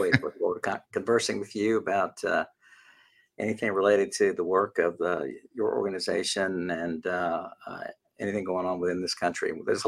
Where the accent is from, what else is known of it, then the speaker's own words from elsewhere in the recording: Houston, Texas, United States; also born or lived in San Antonio; I was born in San Antonio, Texas. I'm a proud Texan. My dad had a second grade education. My mom had a sixth grade education. And my dad, when they met, they both were migrant workers. So we grew up poor. Basically, grew up around the Houston area.